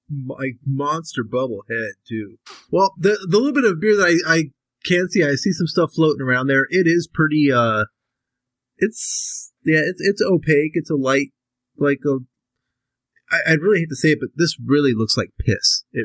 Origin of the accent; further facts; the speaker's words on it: Temecula, California, United States; from Temecula, California.